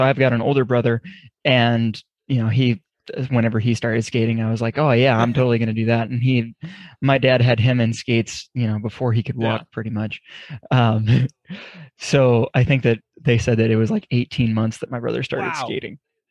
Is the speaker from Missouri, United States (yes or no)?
yes; St. Louis, Missouri, United States; Oh, no. I'm from St. Louis. So, like, it's not hockey town by any means.